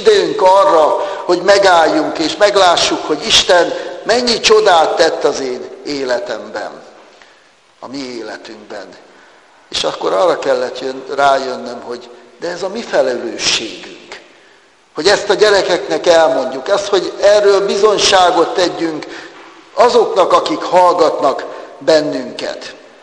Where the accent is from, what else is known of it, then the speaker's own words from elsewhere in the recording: Nyíregyháza, Szabolcs-Szatmár-Bereg, Hungary; Nyíregyházán csak 120 ezer ember lakik, szokták mondani, amikor körzetbe járok, és mondom, hogy hát én nyíregyházi vagyok.